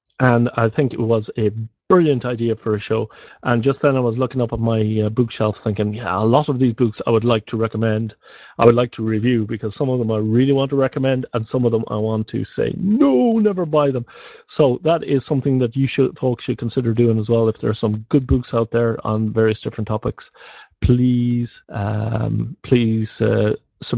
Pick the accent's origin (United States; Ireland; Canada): Ireland; now in Netherlands; For those of you wondering, new, I'm Irish and I live in the Netherlands. That explains the accent and that sort of thing.